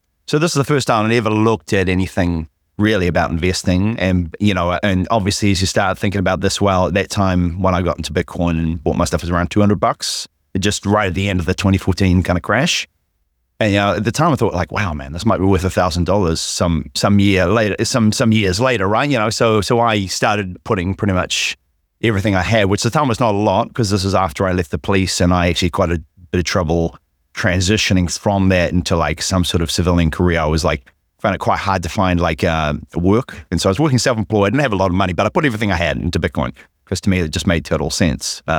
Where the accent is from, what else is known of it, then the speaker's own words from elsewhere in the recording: New Zealand; I'm from New Zealand. That's where that was from.